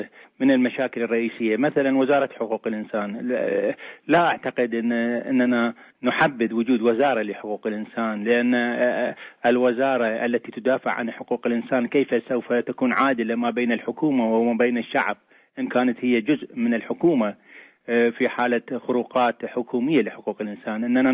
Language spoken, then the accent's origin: Arabic; Iraq; هذه فترة انتقالية من ديكتاتورية أحرقت الأخضر واليابس في بلدنا العراق إلى مرحلة ديمقراطية